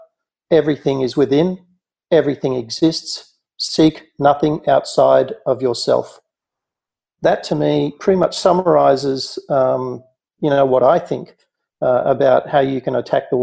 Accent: Sydney, New South Wales, Australia; I grew up in Sydney. I went to a school in Sydney called Waverley College, a boys' school.

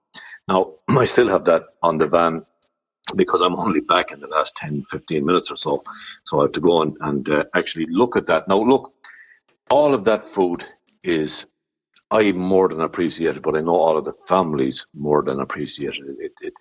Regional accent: Tullamore, County Offaly, Ireland; now in Clara, Ireland; because I'm from Tullamore, and that's where I'm from, even though I'm married and was captured and brought to Clara about 25 years ago.

